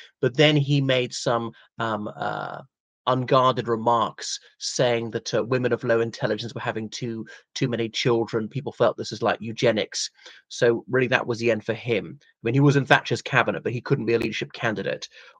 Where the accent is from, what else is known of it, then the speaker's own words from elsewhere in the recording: Ireland; from Ireland.